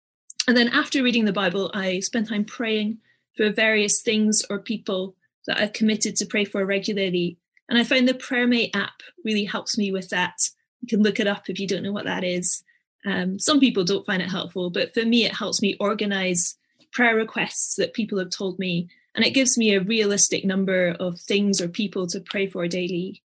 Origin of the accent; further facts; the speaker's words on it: Scotland, United Kingdom; It's a Highland cow because I'm Scottish.